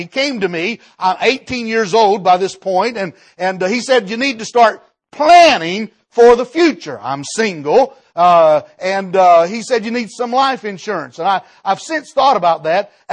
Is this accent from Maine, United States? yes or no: no; Bengal Holler, West Virginia, United States